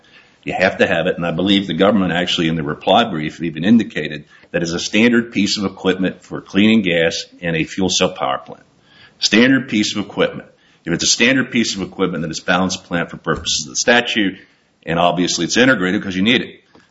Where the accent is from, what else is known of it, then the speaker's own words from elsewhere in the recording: Pennsylvania, United States; I grew up in Western Pennsylvania, had a lot of natural gas pieces